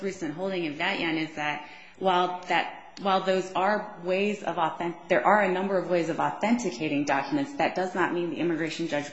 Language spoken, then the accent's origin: English; Los Angeles, California, United States; I thought you were asking me where I'm originally from, and I grew up. I went to Arcadia High School, so.